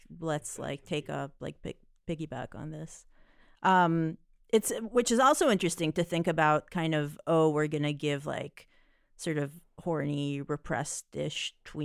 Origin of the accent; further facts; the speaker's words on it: Israel; I grew up in Israel, but we would go, because of my dad's job, we would go and spend summers often in America.